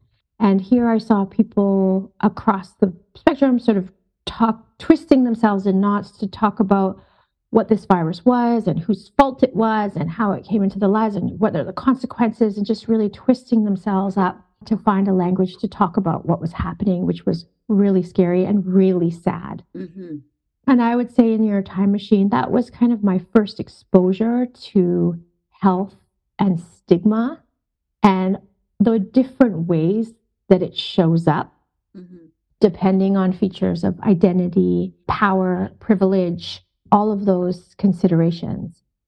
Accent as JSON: {"language": "English", "country": "Canada", "tie": "born or raised there", "also_born_or_lived": "Kenya", "said": "my family is from East Africa. So I'm born in Kenya, and we immigrated from Kenya to Canada when I was a small child."}